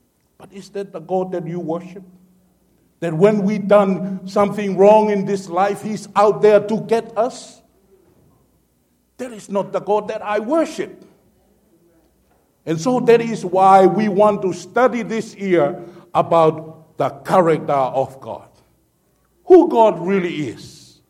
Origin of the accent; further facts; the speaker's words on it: Tonga; English is a second language; now in Arizona, United States; I'm from Tonga, and sometimes I pronounce things, and I will try it three times, but it's still wrong.